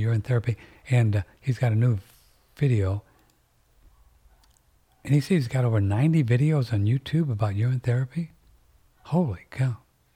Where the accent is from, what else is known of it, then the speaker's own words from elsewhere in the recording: Canada; now in Japan; I'm a Canadian living in Japan.